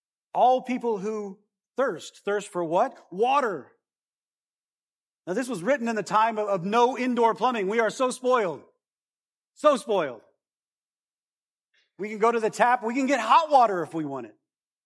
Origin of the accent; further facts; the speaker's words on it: Wales, United Kingdom; I don't have any Jewish blood in me. I'm Welsh.